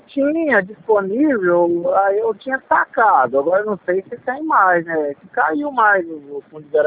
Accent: São Joaquim da Barra, São Paulo, Brazil; Ah, eu sou de São Joaquim.

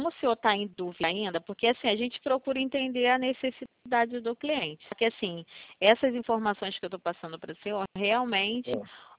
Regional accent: Araruama, Rio de Janeiro, Brazil; Eu sou do Rio, mas eu sou conterrânea de Araruama.

